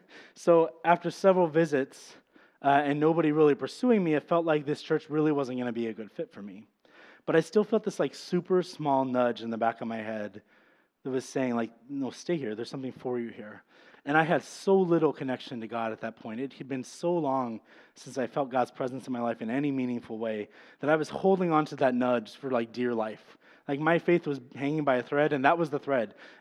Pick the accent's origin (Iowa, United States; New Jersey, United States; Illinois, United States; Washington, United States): Iowa, United States; I told him my name and that I was from Iowa, and that's it. Like, so now there's at least one person who knows … I'm from Iowa